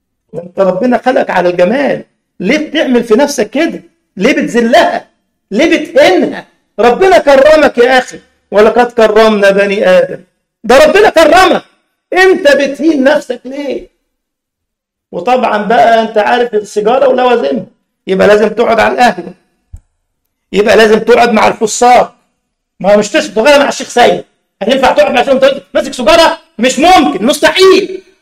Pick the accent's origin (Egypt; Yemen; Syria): Egypt; الشكمان ده عندنا في مصر العربيه ليها من تحت كده اللي اسمه بالالماني او سبوف،